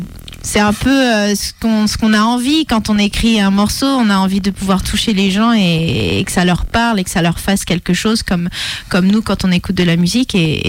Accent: France; nous en tant que Français, même si on parle anglais

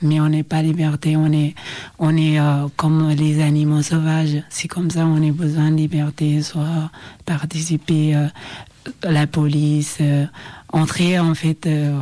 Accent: Ethiopia; French is a second language; now in France; je viens d'Éthiopie. Et c'est vrai, ça a été très dur pour moi au niveau de la communication interpersonnelle quand je suis venue ici en France

